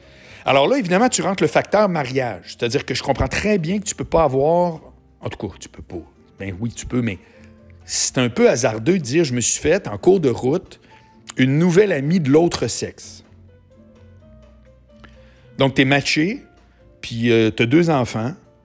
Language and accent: French; Quebec City, Quebec, Canada; Moi, je viens de Québec, eux autres sont encore à Québec.